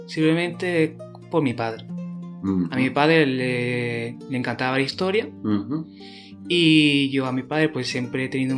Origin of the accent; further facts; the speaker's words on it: Jerez de la Frontera, Andalusia, Spain; Que como soy de Jerez, pues estudiaría el ejemplo jerezano.